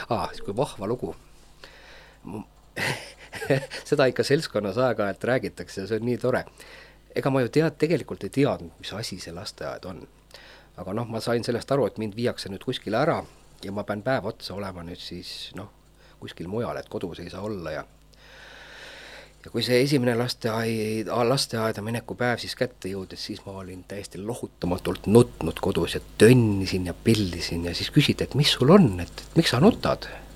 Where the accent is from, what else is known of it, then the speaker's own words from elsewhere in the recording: Türi, Järva County, Estonia; also born or lived in Paide; Ja siis viidi mind Türile tagasi ja seal ma siis elasin ja kasvasin.